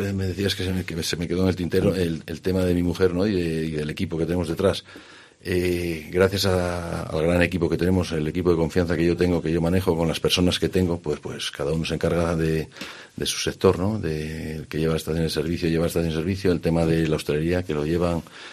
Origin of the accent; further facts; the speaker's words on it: La Bañeza, Castile and León, Spain; La Bañeza para mí es mi pueblo, ¿qué quieres que te diga? Yo estoy orgulloso de ser de La Bañeza, orgulloso de haber hecho nuestros negocios, la mayor parte de ellos en La Bañeza